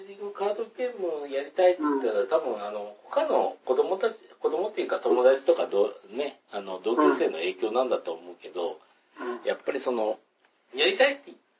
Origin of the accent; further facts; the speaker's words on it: Kansai, Japan; まあ、地元関西なんで、よく忘れられてる関西の地元から、岩手に遊びに来た時に